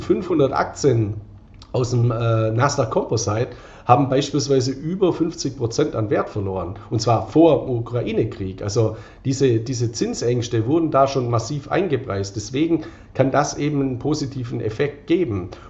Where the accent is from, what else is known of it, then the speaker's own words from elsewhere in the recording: Baden-Württemberg, Germany; Und ich bin ein Schwabe, wer streut, rutscht nicht aus.